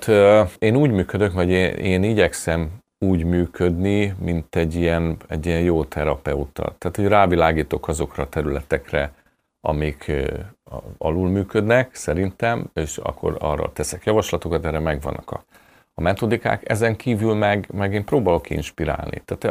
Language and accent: Hungarian; Pécs, Baranya, Hungary; én Pécset születtem, és ott is nőttem föl, és akkor jártam föl 2 évig, vonatoztam Budapestre